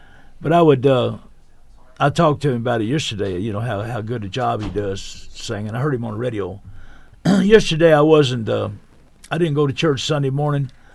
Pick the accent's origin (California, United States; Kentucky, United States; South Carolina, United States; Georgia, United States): Kentucky, United States; Louisville; I was raised in Louisville with his wife.